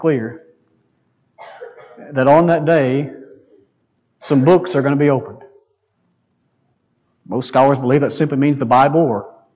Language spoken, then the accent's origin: English; United States; Some people seem to believe that because I'm an American, I guess I'm going to heaven.